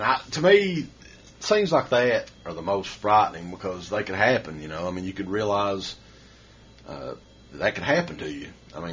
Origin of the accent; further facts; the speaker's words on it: Kentucky, United States; And I'm a creepy Kentuckian.